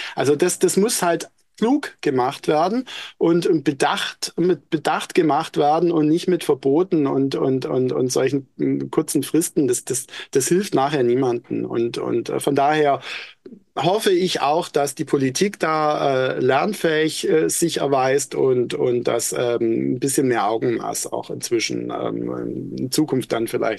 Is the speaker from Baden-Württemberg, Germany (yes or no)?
yes; Stuttgart, Baden-Württemberg, Germany; Ich bleibe, aber ich kann nicht anders als Stuttgarter.